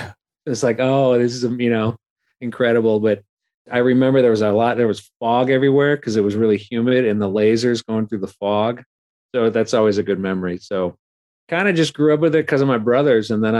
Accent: Milwaukee, Wisconsin, United States; I'm from Milwaukee. We went to a wedding in Mason City, Iowa, when I was like 6, maybe.

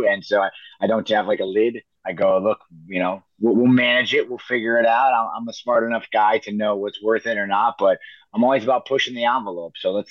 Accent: Buffalo, Iowa, United States; I grew up in Buffalo, Iowa, in a small town of less than 1,000 people.

